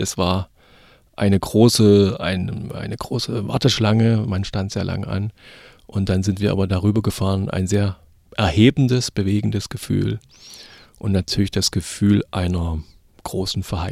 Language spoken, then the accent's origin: German; Schleiz, Thuringia, Germany; ich stamme aus Thüringen, aus dem östlichen Thüringen. Und von uns ist es zur bayerischen Grenze gar nicht so weit, also nach Frankenhof in diese Region. Meine Heimatregion ist sozusagen Schleiz